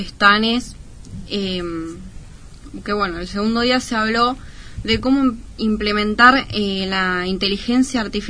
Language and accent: Spanish; Córdoba, Argentina; born there; nací en Córdoba.